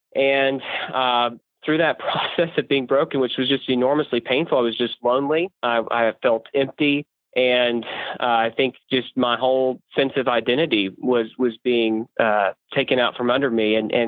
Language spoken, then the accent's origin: English; Columbia, Tennessee, United States; So I'm from Columbia, Tennessee, which is about an hour south of Nashville.